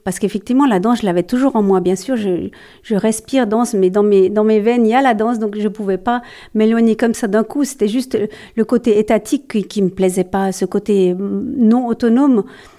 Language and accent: French; Geneva, Switzerland; je suis retournée chez moi à Genève